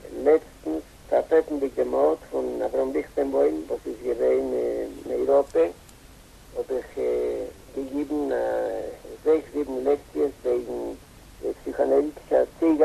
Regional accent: Buenos Aires, Argentina; born there; German is a second language; Ich bin geboren in Buenos Aires und bin alt, 77 Jahre.

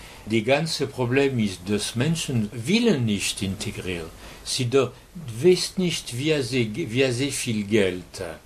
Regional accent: France; born there; German is a second language; Wenn ich bin geboren in Frankreich

